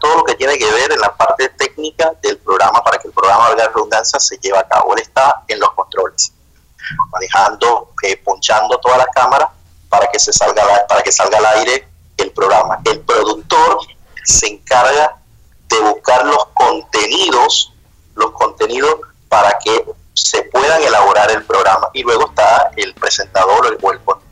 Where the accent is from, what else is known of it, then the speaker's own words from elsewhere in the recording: Colombia; yo la verdad que nunca he tenido la oportunidad de trabajar en Colombia, ni tampoco de estudiar en Colombia, pero soy colombiano.